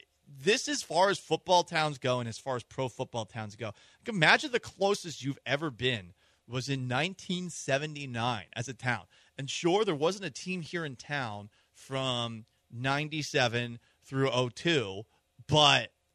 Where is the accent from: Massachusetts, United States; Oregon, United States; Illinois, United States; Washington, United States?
Massachusetts, United States; Boston; I'm from New England. My entire identity is being from Boston.